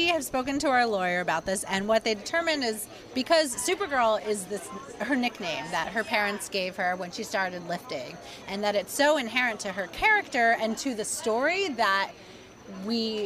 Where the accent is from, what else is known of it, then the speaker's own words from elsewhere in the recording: Pennsylvania, United States; I grew up outside Philadelphia.